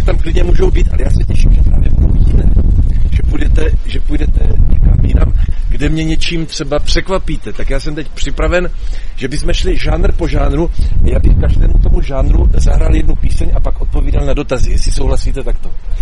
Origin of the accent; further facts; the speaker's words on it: Brno, South Moravian Region, Czechia; jsem obyčejný kluk z Brna, který píše písně a dnes večer jsem došel až k vám.